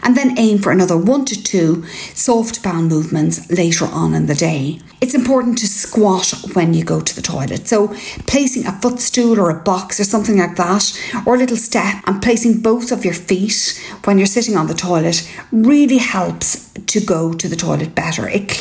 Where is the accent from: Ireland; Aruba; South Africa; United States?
Ireland